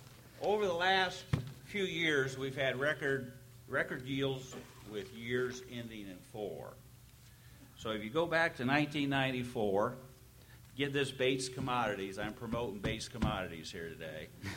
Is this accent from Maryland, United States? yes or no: no; Texas, United States; Actually, I'm a Texan. I ride bulls.